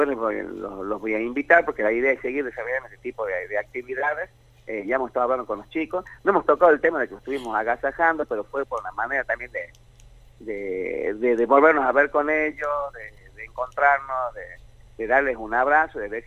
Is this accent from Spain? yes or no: no; Argentina; nosotros como argentinos